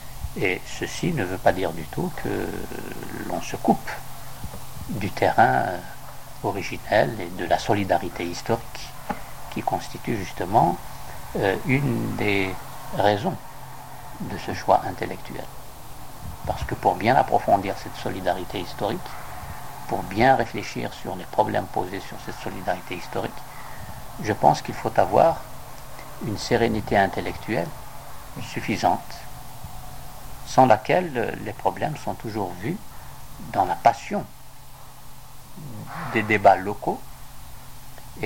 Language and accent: French; Algeria; moved away as an adult; j'ai quitté l'Algérie en 1953 pour venir poursuivre mes études ici.